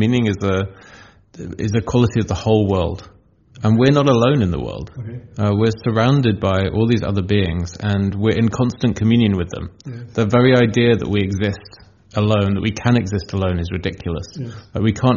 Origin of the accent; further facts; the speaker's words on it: London, United Kingdom; moved away as an adult; now in Greece; I'm a writer and artist. I was originally from London and lived there for the first 35 years of my life. My parents both also English and come from various bits of kind of southern England for a few generations. Now, a few years ago I moved to Greece